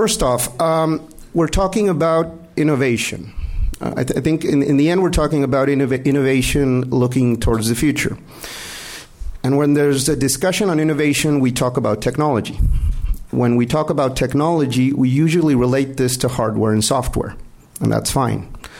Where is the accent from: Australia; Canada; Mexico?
Mexico; Mexicali, Baja California; I come from Mexicali, actually.